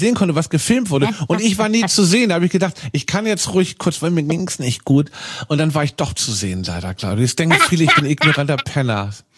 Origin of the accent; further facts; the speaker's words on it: Hamburg, Germany; Das ist doch auch eine der ersten Sachen, die man als Hamburger lernt. Hamburg hat mehr Brücken als Venedig.